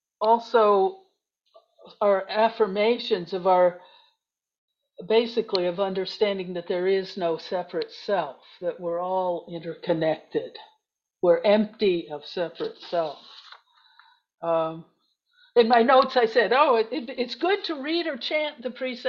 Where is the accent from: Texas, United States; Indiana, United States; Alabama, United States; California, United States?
Indiana, United States; Jeffersonville; moved away as an adult; also born or lived in Connecticut; now in Santa Rosa, United States; I was born in Indiana, and then we moved to Connecticut when I was a kid for the first 10 years that I remember. And so I'm really familiar with that landscape. And then we moved back to Indiana, to southern Indiana, to Jeffersonville, and I grew up there